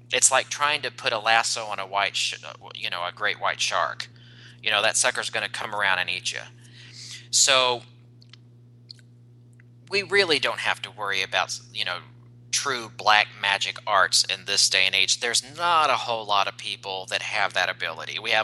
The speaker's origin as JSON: {"language": "English", "region": "the South", "country": "United States", "tie": "born or raised there", "said": "You know, growing up in the South, when somebody says, okay, well, you're on a prayer list, I said, would you mind taking me off your prayer list?"}